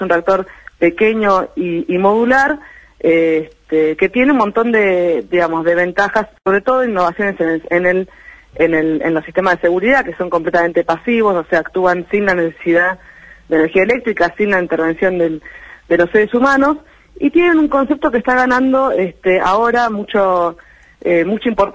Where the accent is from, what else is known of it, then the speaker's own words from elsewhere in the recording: Bariloche, Río Negro, Argentina; yo estoy en Bariloche, porque yo soy de Bariloche